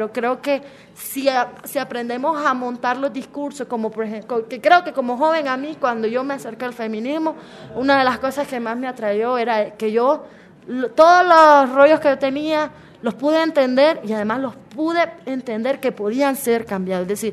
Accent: Nicaragua; como nicaragüense y como joven

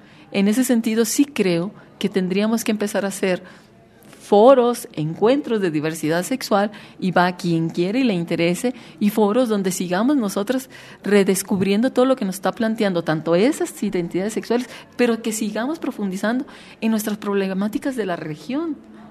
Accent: Mexico; soy mexicana, lesbiana, feminista

